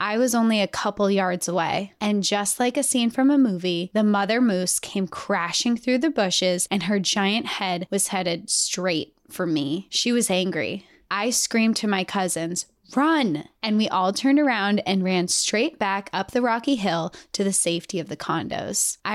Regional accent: Montana, United States; I was born and raised in Montana, so I have a soft spot for the outdoors. I live in Texas now, but I miss the mountains so much.

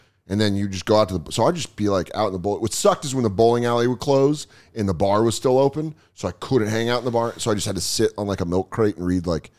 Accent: Colorado, United States; I grew up in Colorado.

